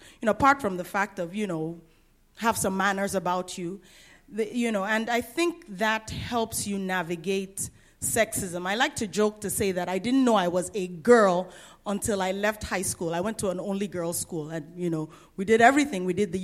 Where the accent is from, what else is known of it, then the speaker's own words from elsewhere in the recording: Nigeria; also born or lived in England / Guyana; Where am I from? Okay. I'm from Nigeria, by way of England, by way of Guyana. I'm multiracial. Apparently, yes, I have a Dutch ancestor. Multiracial, multi-ethnic, multinational, multi-everything.